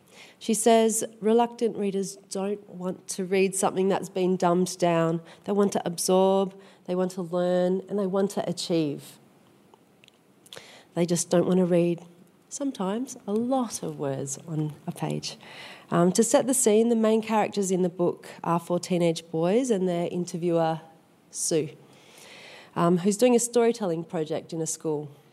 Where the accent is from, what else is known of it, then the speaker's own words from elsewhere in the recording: Broome, Western Australia, Australia; I am from Broome.